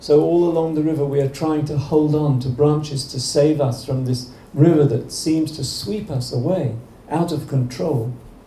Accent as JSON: {"language": "English", "region": "England", "country": "United Kingdom", "said": "being very English in my bones, I'm really interested in what's going on there."}